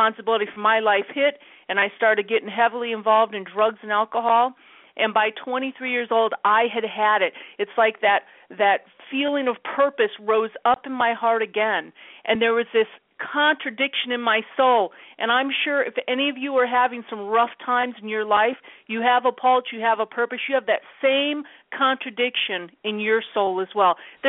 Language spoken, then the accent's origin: English; Michigan, United States; also born or lived in Scotland; I was born a Navy brat. I was born in Scotland. And then my parents adopted me from Scotland, my adoptive parents. They're from Michigan. And I lived with them for 18 years.